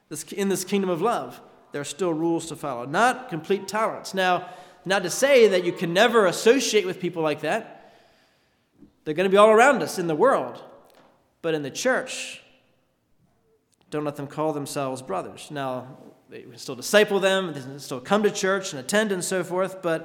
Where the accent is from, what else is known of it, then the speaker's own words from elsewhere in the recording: Harrisburg, Pennsylvania, United States; I grew up in Harrisburg, Pennsylvania, and we could walk to the Broad Street Market, about 3 blocks from our house